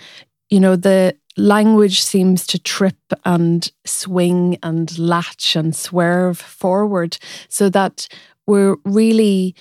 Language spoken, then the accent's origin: English; Ulster, Ireland; because I grew up in rural Donegal and I grew up in the Gaeltacht.